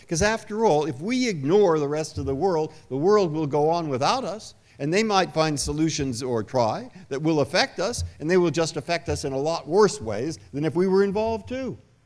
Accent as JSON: {"language": "English", "town": "San Francisco", "region": "California", "country": "United States", "tie": "born or raised there", "said": "I grew up in San Francisco."}